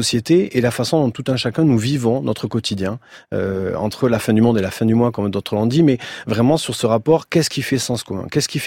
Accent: Villefranche-de-Rouergue, Occitanie, France; Moi, je viens d'Aveyron et de Villefranche-de-Rouergue

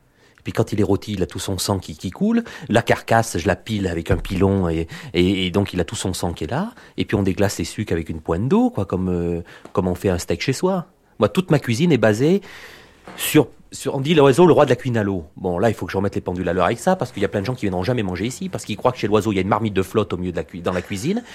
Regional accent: Auvergne-Rhône-Alpes, France; puisque je vous ai dit que j'étais de l'Auvergne.

